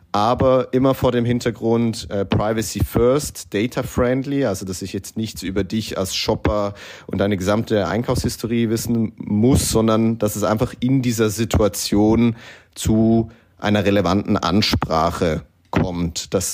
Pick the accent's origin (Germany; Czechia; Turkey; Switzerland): Switzerland; Ich war als Schweizer